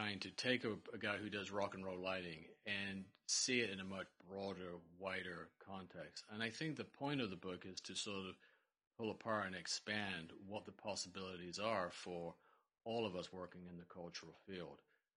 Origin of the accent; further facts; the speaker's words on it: England, United Kingdom; Well, I grew up in England in the late 70s. Grew up in England in the late 70s.